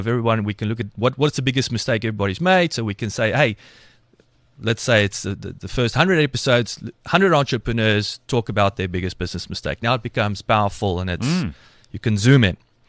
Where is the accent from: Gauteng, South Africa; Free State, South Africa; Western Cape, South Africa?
Free State, South Africa; Welkom; I grew up in Welkom, learned to fight there.